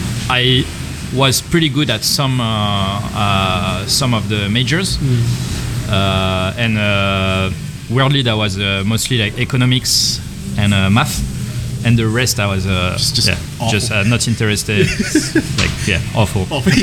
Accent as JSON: {"language": "English", "country": "France", "tie": "born or raised there", "second_language": "English", "said": "I was born and raised in France."}